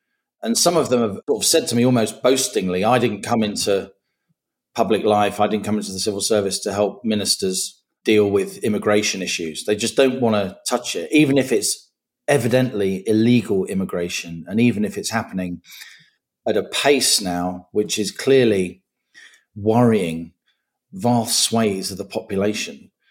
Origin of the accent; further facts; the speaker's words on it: London, United Kingdom; I'm a Londoner. You're dissing. Peckham's not my manner, because I'm a North London boy